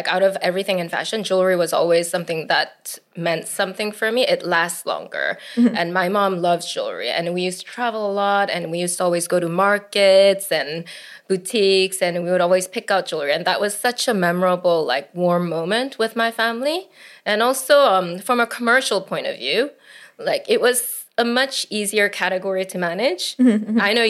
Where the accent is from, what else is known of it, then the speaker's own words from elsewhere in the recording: Seoul, South Korea; also born or lived in United States; And as for … I grew up in Seoul and the US, so I'm a third culture kid like you.